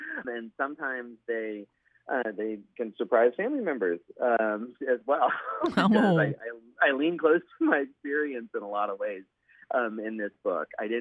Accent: Pensacola, Florida, United States; also born or lived in Louisiana; even though I grew up in Pensacola and, you know, was born in Louisiana, and my family's from the Florida parishes.

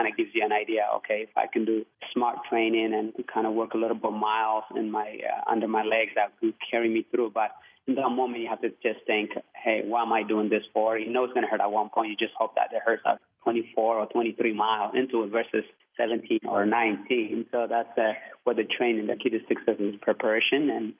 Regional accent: Eritrea; I grew up in Eritrea, like as you alluded to earlier. I didn't have electricity or running water, so definitely from the village

